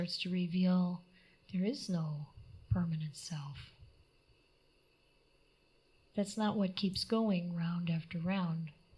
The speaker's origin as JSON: {"language": "English", "region": "Midwest", "country": "United States", "said": "I come from the Midwest"}